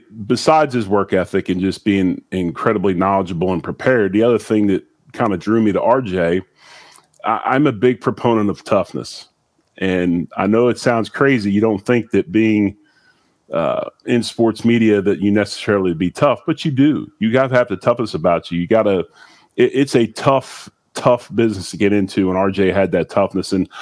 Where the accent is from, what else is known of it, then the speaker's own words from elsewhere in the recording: Philadelphia, Pennsylvania, United States; We're both guys from Philly, right?